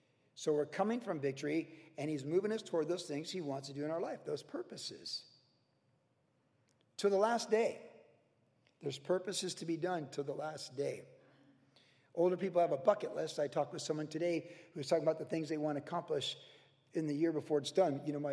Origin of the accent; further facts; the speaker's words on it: Cleveland, Ohio, United States; Must be because I was born in Cleveland and grew up swimming in Lake Erie.